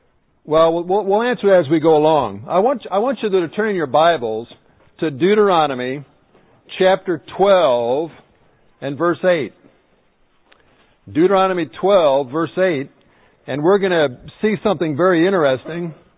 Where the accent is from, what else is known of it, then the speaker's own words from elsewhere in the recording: Michigan, United States; I'm from Michigan. What's right in New York might not be right in Michigan.